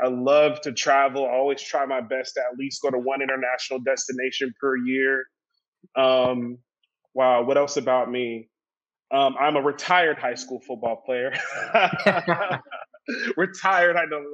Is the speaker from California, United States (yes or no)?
yes; Sacramento, California, United States; I mentioned growing up in South Sac.